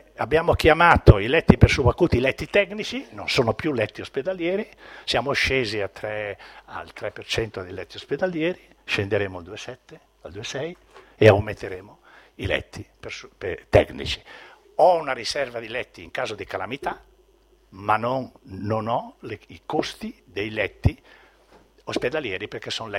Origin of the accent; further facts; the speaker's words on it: Lombardy, Italy; io vengo dalla Lombardia, sono orgoglioso di avere dirigenti di questo genere